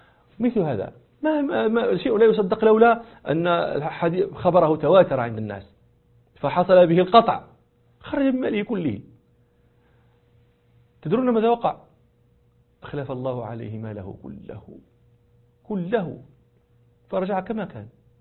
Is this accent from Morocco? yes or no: yes; Morocco; من الأمثال التي يذكرها الناس عندنا في المغرب